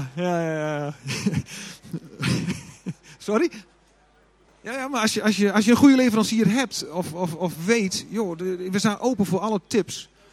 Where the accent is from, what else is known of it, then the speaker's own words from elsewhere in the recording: Loppersum, Groningen, Netherlands; Ik kom uit Loppersum, aardbevingen, jee.